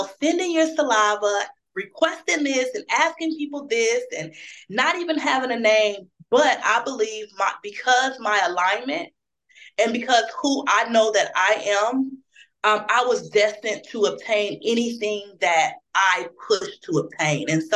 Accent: Toledo, Ohio, United States; although I reside in Indianapolis, Indiana, I am from the small town of Toledo, Ohio. And so I'm born and raised in Toledo, Ohio.

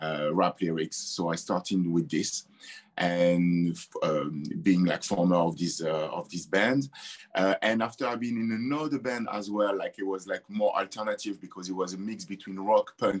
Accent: Toulouse, Occitania, France; English is a second language; so I'm French and I'm coming from Toulouse.

